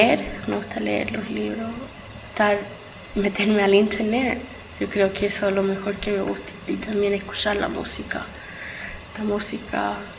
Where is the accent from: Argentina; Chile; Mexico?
Chile; born there; moved away; por eso yo quiero viajar también a Chile, porque quiero conocer a donde yo nací